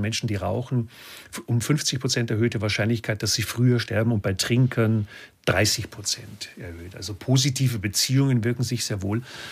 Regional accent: Bavaria, Germany; In meiner bayerischen Heimat in Niederbayern ist der Stammtisch gewesen.

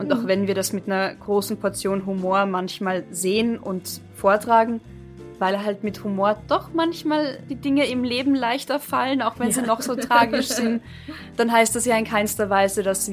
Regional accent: Carinthia, Austria; now in Vienna, Austria; Beide aus Bayern, ich in Kärnten aufgewachsen und man schreibt uns den Wiener Dialekt zu.

